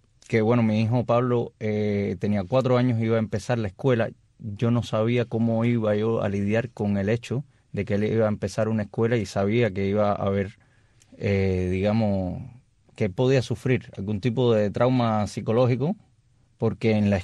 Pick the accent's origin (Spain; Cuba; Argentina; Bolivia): Cuba; Salimos de Cuba con dos juegos de pasaje, uno hacia Nicaragua y uno hacia México.